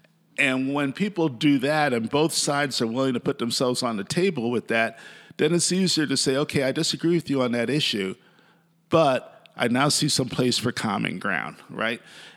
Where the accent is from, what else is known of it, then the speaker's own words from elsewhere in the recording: New York City, New York, United States; I grew up in the Bronx, New York, and I've had certain types of jobs, certain types of roles, certain types of life situations.